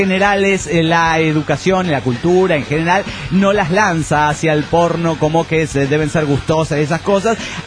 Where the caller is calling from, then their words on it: Chetumal, Quintana Roo, Mexico; de Chetumal, Quintana Roo, México.